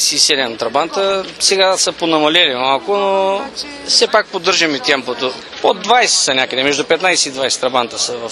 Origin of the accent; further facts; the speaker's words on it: Ruse, Ruse Province, Bulgaria; ние сме от Русе.